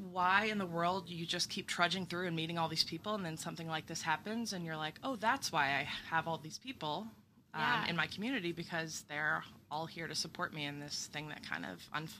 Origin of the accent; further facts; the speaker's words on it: Texas, United States; I'm from Texas, and she used to have pecan trees in the backyard, and we would just, like, run out there and gather them and crack them at the table and just eat them raw all through my childhood.